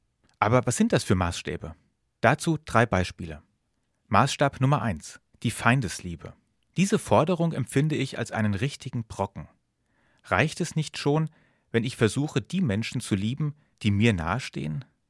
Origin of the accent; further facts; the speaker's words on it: Hesse, Germany; Als Hesse spiele ich das mal am derzeit einzigen hessischen Verein der ersten Bundesliga durch.